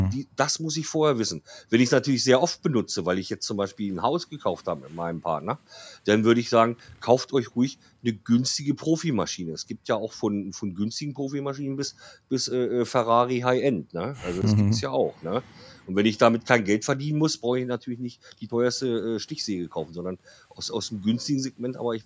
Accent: Detmold, North Rhine-Westphalia, Germany; born there; Helmstedt und in Rinteln, Detmold, da wo ich geboren bin.

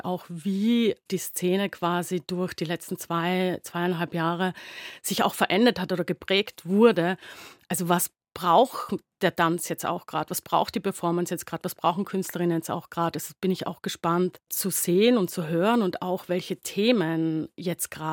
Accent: Styria, Austria; Also ich komme ja aus der Südsteiermark in der Nähe von Graz.

